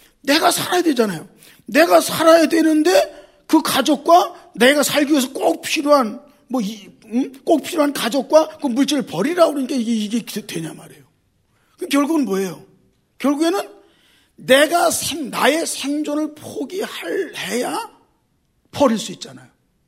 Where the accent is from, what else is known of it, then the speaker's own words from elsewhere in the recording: Yeongjong, Incheon, South Korea; 제가 인천이 고향이잖아요. 더 정확히 말하면 영종도잖아요.